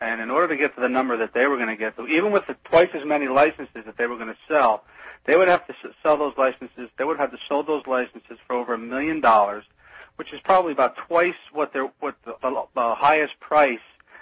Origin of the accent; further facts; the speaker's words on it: Pennsylvania, United States; I grew up in Pennsylvania, and I can tell you that when you're a kid in Pennsylvania